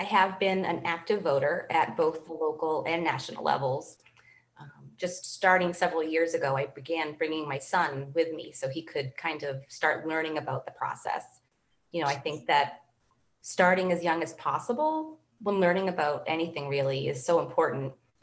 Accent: Walpole, Massachusetts, United States; now in Franklin, United States; So I grew up in Walpole, just right down the road, and I am a product of the public school systems. My family moved here to Franklin in 2017.

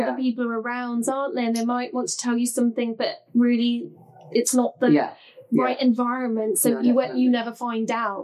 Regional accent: Leicester, East Midlands, United Kingdom; I'm from Leicester, so I'll say Leicester City supporters

